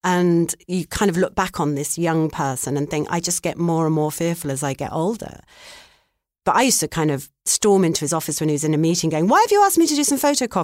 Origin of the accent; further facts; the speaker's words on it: Barking, London, United Kingdom; born there; I was born in Barking in Essex, and I have a lot of very lovely family still in that part of the East End. But you can probably tell I don't speak like that.